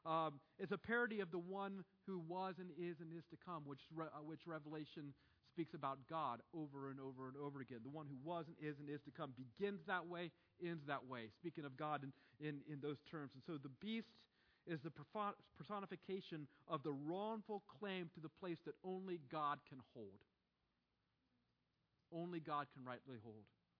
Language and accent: English; Ohio, United States; including the city that's closest to my hometown, Cincinnati, Ohio.